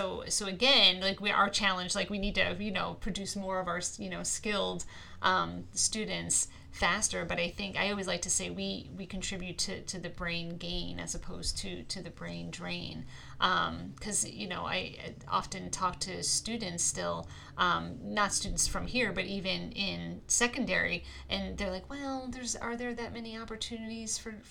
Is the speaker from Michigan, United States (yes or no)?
no; New York, United States; now in Pennsylvania, United States; I think I mentioned I'm from New York originally. I went to school at York College down in York, Pennsylvania.